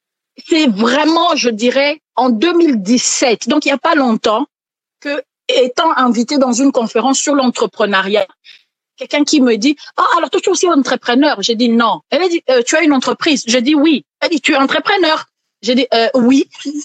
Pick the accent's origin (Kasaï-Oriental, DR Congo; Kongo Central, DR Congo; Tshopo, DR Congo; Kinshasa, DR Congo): Tshopo, DR Congo; Kisangani; parce que j'ai grandi à Kisangani